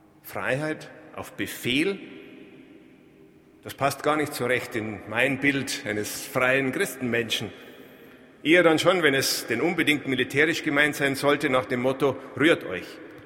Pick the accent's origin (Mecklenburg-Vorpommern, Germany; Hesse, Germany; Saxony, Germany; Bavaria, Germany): Bavaria, Germany; accent: Bavarian; In einigen bayerischen Landstrichen, wo ich herkomme, wie Sie sicher schon bemerkt haben an meinem kleinen bayerischen Slang